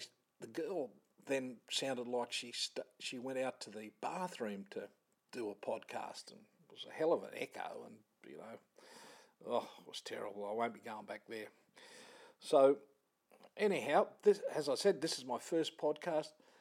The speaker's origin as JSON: {"language": "English", "country": "Australia", "said": "I mean, being an Aussie, we hold it right up there with the Grand Slams."}